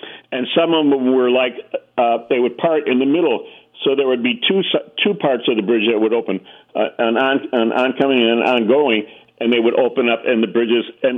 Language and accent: English; Chicago, Illinois, United States; when I was young, I grew up in Chicago